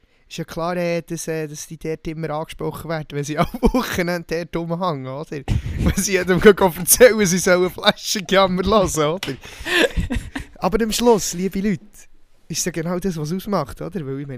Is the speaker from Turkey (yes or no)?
no; Switzerland; Das ist mir wichtig als Schweizer, dass das dort steht.